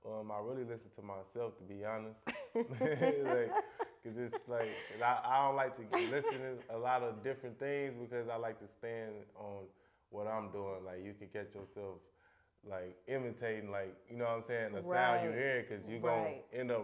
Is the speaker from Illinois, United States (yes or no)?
no; Gary, Indiana, United States; when I'm from Gary now, like, it's hard to get a job.